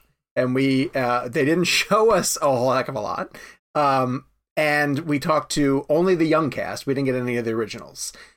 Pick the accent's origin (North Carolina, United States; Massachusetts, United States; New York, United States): North Carolina, United States; Charlotte; David, I'm from Charlotte, North Carolina.